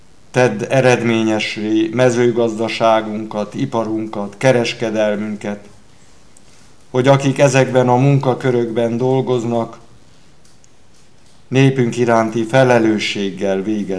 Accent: Săcele, Brașov County, Romania; also born or lived in Cluj-Napoca; az egyik faluban, Hosszúfalu fűrészmezőn születtem, édesapám ott volt lelkész, édesanyám ott volt kántor, úgyhogy én ott nőttem fel, később a kolozsvári teológián végeztem, majd 2 évig voltam Aradon segédlelkész, utána pedig Kolozsvárra visszakerültem

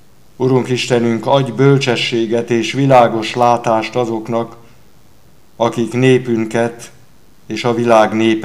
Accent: Săcele, Brașov County, Romania; also born or lived in Cluj-Napoca; az egyik faluban, Hosszúfalu fűrészmezőn születtem, édesapám ott volt lelkész, édesanyám ott volt kántor, úgyhogy én ott nőttem fel, később a kolozsvári teológián végeztem, majd 2 évig voltam Aradon segédlelkész, utána pedig Kolozsvárra visszakerültem

